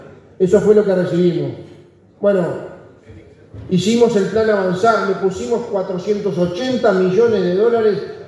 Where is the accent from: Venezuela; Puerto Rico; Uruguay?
Uruguay; nos llena de orgullo como uruguayos